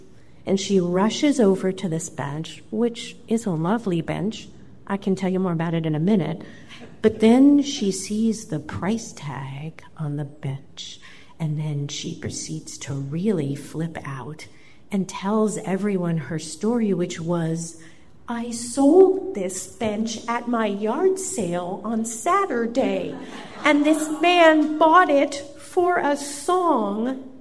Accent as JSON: {"language": "English", "town": "New York City", "region": "New York", "country": "United States", "tie": "born or raised there", "said": "But I grew up in New York City, and I lived in a really small apartment where my parents still lived, also known as rent control."}